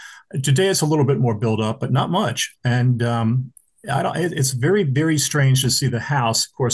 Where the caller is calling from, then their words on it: Pennsylvania, United States; No, I'm in right? I'm in Pennsylvania.